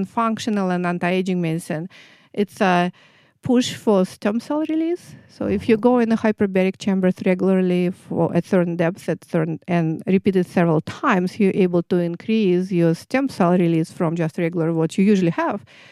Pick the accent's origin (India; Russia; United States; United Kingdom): Russia; Samara, Samara Oblast; born there; English is a second language; I was born in Kuybyshev. Now it's Samara. It's a central Russia. It's almost a border in between European and Asian, Siberian part of Russia.